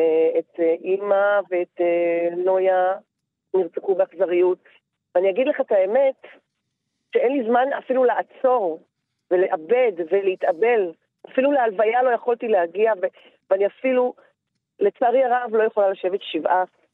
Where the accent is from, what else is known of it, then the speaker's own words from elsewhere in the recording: Nir Oz, Southern District, Israel; תראה, אני מקיבוץ נירוז.